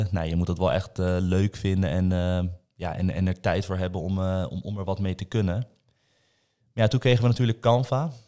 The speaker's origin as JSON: {"language": "Dutch", "country": "Netherlands", "said": "En ik denk dat wij als Nederlander ooit allemaal in ons leven wel eens een keer in Curaçao zijn geweest."}